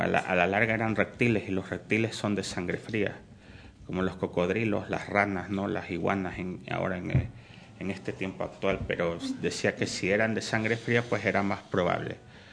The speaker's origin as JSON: {"language": "Spanish", "country": "Ecuador", "said": "claro, terrible en Ecuador y bueno, que superaba los 40 grados. Claro, allá es demasiado 40 grados en mi país. Es un país con un clima"}